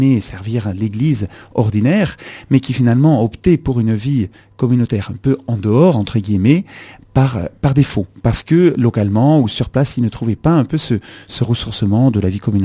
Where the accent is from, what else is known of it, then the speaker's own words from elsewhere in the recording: Switzerland; Alors absolument pas, je viens de Suisse.